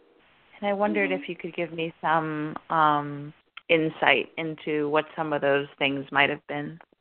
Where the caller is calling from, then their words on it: Florida, United States; I'm calling from Florida.